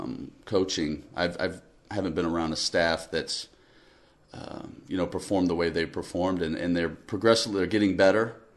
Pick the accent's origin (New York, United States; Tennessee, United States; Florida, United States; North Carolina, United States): Florida, United States; Tampa; now in Lansing, United States; I'm from Tampa, Florida, and, you know, I'm in Lansing, Michigan. It's a long way from home.